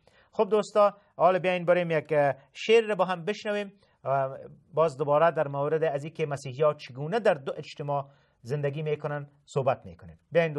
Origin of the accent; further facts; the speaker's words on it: Afghanistan; ما در این در افغانستان تولد شدیم، بزرگ شدیم و به عیسی مسیح ایمان آوردیم